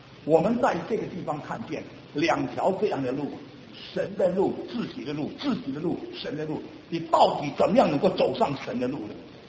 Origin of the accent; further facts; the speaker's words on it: Singapore; 我因为我是新加坡人